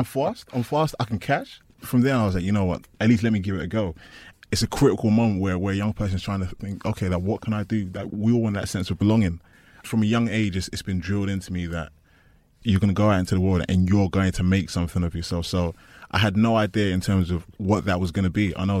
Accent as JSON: {"language": "English", "town": "East London", "region": "London", "country": "United Kingdom", "said": "I'm from East London. I've seen American football."}